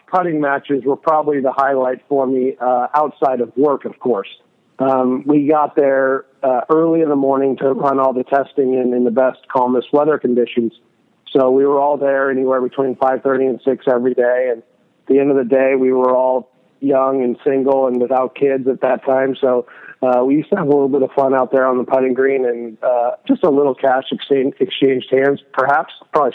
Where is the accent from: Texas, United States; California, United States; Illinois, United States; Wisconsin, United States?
California, United States; San Diego; So I grew up in San Diego and worked at a golf course there in town and all through school